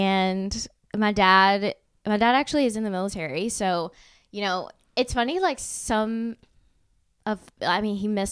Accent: Birmingham, Alabama, United States; now in Nashville, United States; Like, I think we're from Birmingham and I love Birmingham, but like at the time it was a little boring

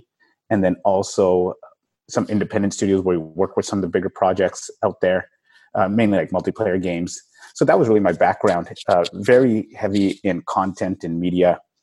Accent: Vancouver, British Columbia, Canada; I mean, I'm from Vancouver originally.

